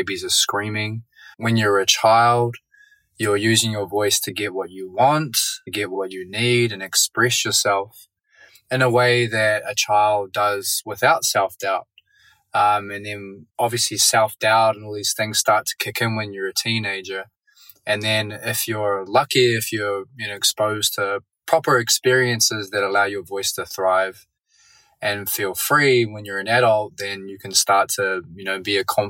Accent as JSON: {"language": "English", "country": "New Zealand", "said": "He uri au no Ngāti Raukawa ki te Tonga. … I am hail from New Zealand, here to visit my auntie"}